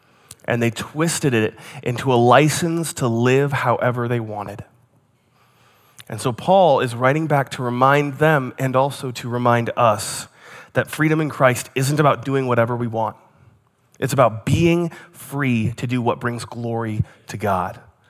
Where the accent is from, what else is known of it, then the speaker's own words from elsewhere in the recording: New Jersey, United States; also born or lived in East Coast; I grew up in the East Coast, so I spent junior high and high school in New Jersey, which they have even less trust for kids in cars.